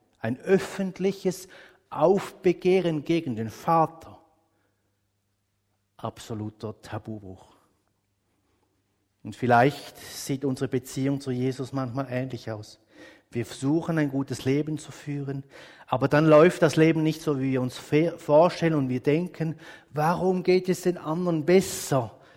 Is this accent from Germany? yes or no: no; Switzerland; Das sehen wir als Schweizer doch gern